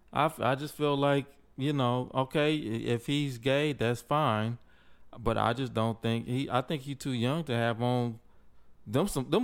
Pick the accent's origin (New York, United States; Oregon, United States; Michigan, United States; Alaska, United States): Michigan, United States; Flint; I'm from Flint.